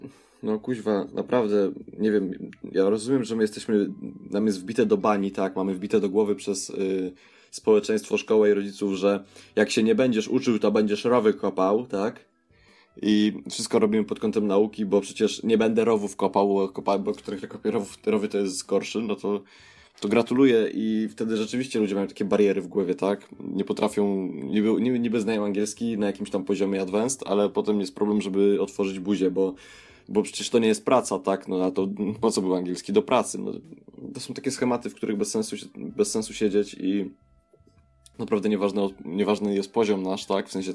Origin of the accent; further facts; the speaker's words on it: Gdańsk, Pomeranian Voivodeship, Poland; ja powiedziałem, że jestem z Gdańska